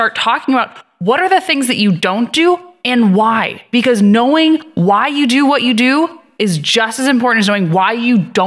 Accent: Chicago, Illinois, United States; But I'm from Chicago, so I'm actually a Chicago Bears fan.

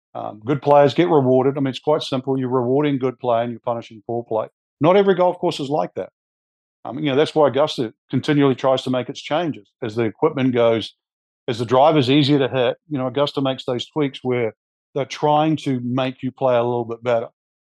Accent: New Zealand; I grew up in New Zealand, I sort of a Slavic family

